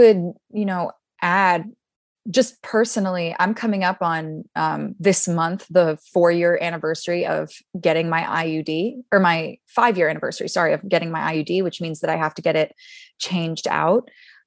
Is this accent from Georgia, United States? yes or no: yes; Georgia, United States; now in California, United States; But, you know, I'm also, like Isabel, from the South. I'm from Georgia.